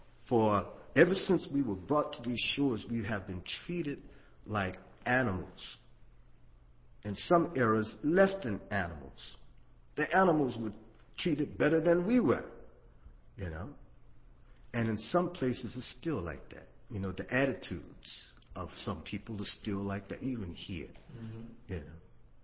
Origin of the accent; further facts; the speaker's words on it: Wilmington, United States; all throughout my life, growing up in Wilmington, we were taught, me and my friends were taught to be the best that we could be.